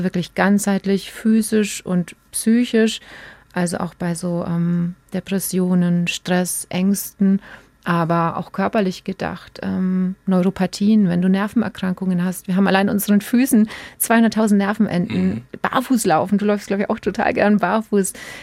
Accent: Gößweinstein, Bavaria, Germany; ich bin in Gößweinstein aufgewachsen. Das ist in der Fränkischen Schweiz.

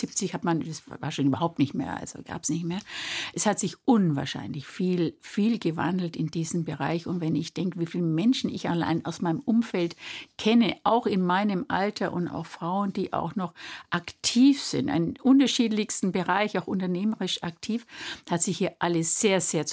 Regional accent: Nuremberg, Bavaria, Germany; ich bin geboren natürlich im Mater-Maria-Krankenhaus, deswegen war ich eine gebürtige Nürnbergerin.

